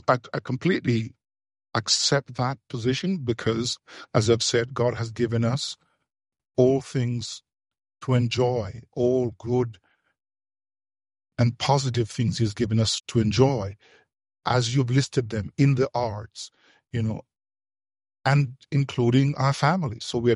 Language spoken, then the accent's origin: English; Jamaica; now in North America; I think that the same struggle that I saw growing up in Jamaica are the same struggles that we have here.